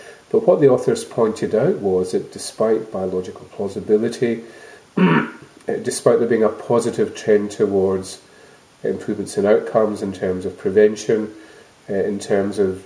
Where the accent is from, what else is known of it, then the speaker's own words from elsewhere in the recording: Scotland, United Kingdom; accent: Scottish; I'm Scottish, as you know, one can tell by accent